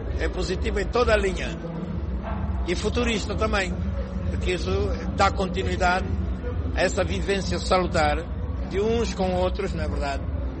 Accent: Angola

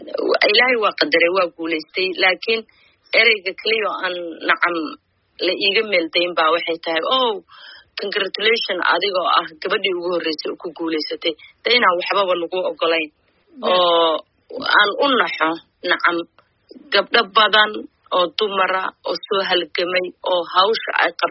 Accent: Garowe, Puntland, Somalia; also born or lived in Mogadishu; Waxaan ku dhashay Muqdisho laakiin waxaan ku barbaaray oo ku koray Puntland, Garoowe. Waxaan ahaa diasporadii dadkii soo laabtay

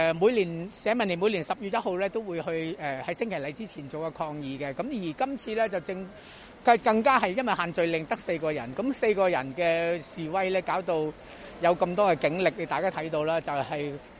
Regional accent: Hong Kong; 其实都是将我们香港人的资源呢就拎了下去搞这些的

